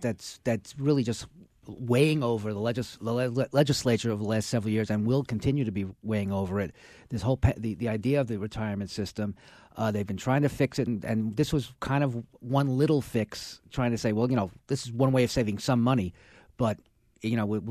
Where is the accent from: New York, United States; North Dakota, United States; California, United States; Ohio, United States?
New York, United States; Brooklyn; That's right. I'm from Brooklyn.